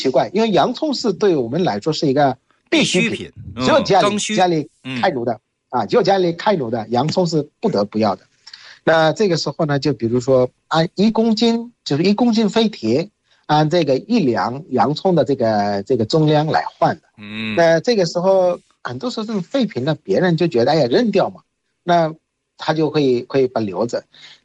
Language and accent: Chinese; Bangladesh; Chinese is a second language; 因为我们孟加拉人的这个做饭